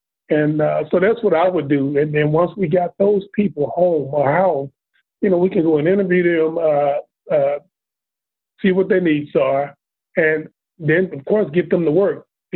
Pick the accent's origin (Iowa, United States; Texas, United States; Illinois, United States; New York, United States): Texas, United States; I'm from Texas, and whenever I leave and stay, I always miss the water.